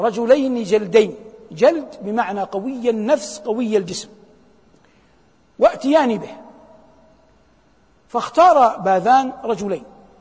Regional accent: Saudi Arabia; بلادنا المملكة العربية السعودية

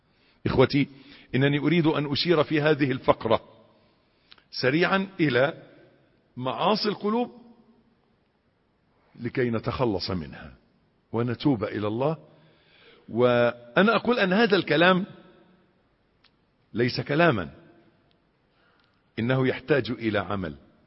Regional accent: Egypt; عندنا في مصر

